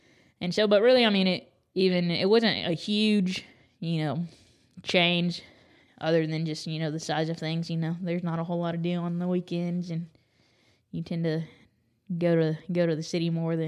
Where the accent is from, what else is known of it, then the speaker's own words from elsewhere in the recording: Moore, Oklahoma, United States; also born or lived in Kansas; And so I'm originally from, and so I was born in Kansas is where I was born. And so I lived there up until fourth grade. And then my dad got a job in Oklahoma City working for OU. And so we moved to Moore.